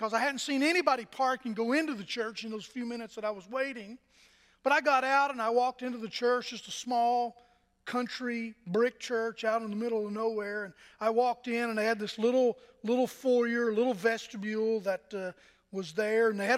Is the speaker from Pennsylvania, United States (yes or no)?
yes; Altoona, Pennsylvania, United States; I told him that I was from Altoona, Pennsylvania.